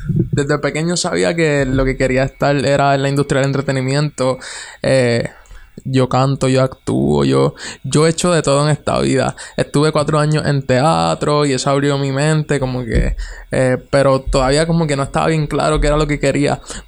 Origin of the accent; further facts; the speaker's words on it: Barceloneta, Puerto Rico; Pues tengo 18 años y soy de Barceloneta, Puerto Rico.